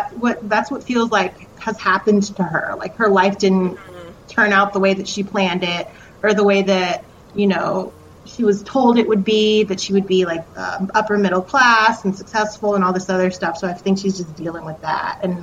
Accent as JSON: {"language": "English", "town": "Stone Mountain", "region": "Georgia", "country": "United States", "tie": "born or raised there", "said": "I'm from Stone Mountain. Like, I was raised in Stone Mountain"}